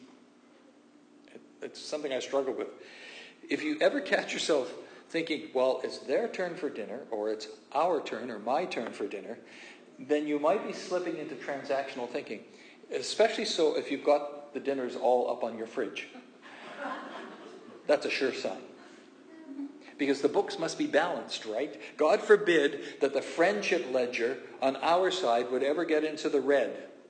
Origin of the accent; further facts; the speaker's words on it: Kamloops, British Columbia, Canada; Now, in the church I grew up in Kamloops